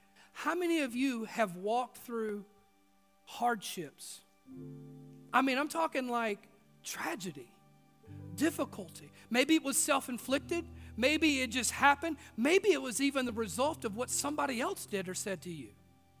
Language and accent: English; the South, United States; That's what's called growing up in the South.